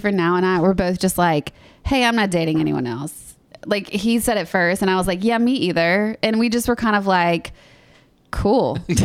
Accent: Louisiana, United States; First of all, I'm from Louisiana.

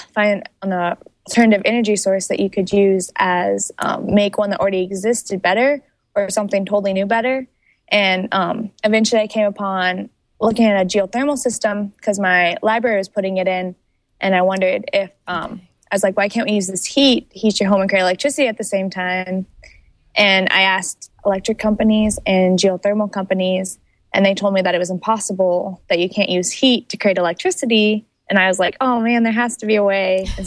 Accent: Peyton, Colorado, United States; I'm 18 years old. I'm from Peony, Colorado, and I'm a senior this year.

